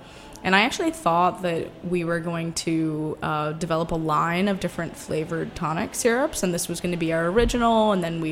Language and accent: English; Philadelphia, Pennsylvania, United States; Yeah, I'm originally from Philadelphia. And my mom was a caterer there